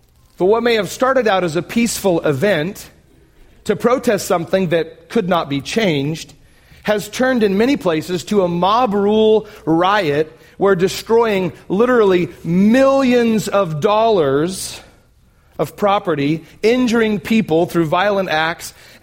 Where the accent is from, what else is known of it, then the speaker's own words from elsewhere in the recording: Oregon, United States; I grew up in Oregon, and so Portland was the major city that we would go to if we were going to go to the city.